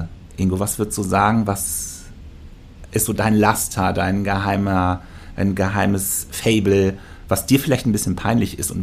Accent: North Rhine-Westphalia, Germany; Das heißt, es strahlt auch in meine Heimat ins Sauerland rein.

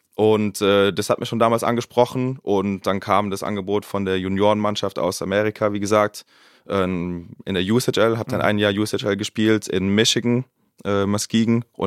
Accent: Mannheim, Baden-Württemberg, Germany; ich komme aus Mannheim

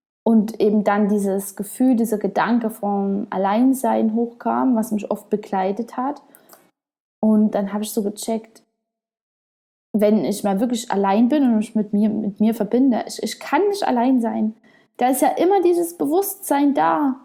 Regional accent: Germany; now in Spain; Ich bin ja deutsch, ich bin in Deutschland aufgewachsen, aber ich bin dann eben ganz, ganz viel gereist, lebe jetzt auch in Spanien.

